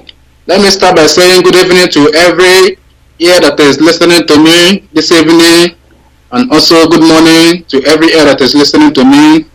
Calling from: Nigeria; I'm calling from Zoological Republic of Nigeria.

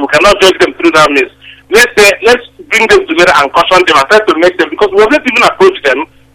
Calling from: London, United Kingdom; I'm calling from London.

